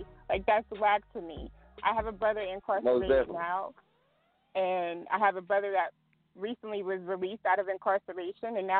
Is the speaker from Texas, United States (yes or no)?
yes; Killeen, Texas, United States; also born or lived in Dallas / Fort Worth; I'm actually from Killeen, or raised, rather, in Killeen, Texas.